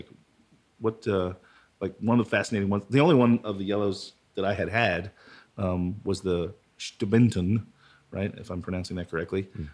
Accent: Panama City Beach, Florida, United States; Panama City Beach, Florida, not Panama. Oh, but, sorry. But yes, but right on the Gulf Coast. So yeah, lots of seafood.

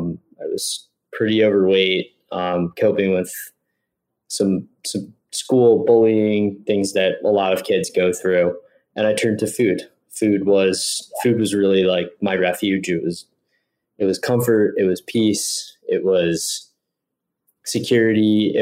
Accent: Westchester, New York, United States; I'm from New York. I'm from Westchester, a basic Italian American family upbringing, and food, like so many cultures, is central to just our family's existence.

